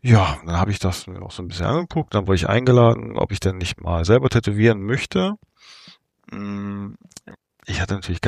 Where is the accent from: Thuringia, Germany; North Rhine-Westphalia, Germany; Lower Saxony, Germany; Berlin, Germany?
North Rhine-Westphalia, Germany; Gütersloh; Ich komme aus Gütersloh. Bin 43 Jahre alt